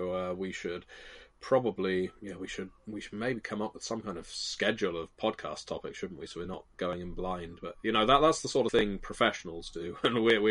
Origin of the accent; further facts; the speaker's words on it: England, United Kingdom; I'm English.